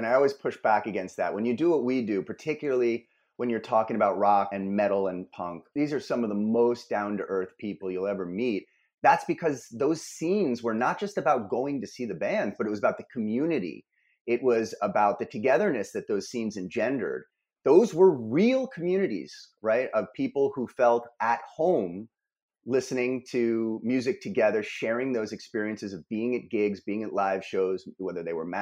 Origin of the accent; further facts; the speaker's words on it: New York City, New York, United States; So I'm an East Coast guy. I grew up in and around New York City, went to high school in Montclair, New Jersey, went to college in Manhattan, lived in Brooklyn since the mid-90s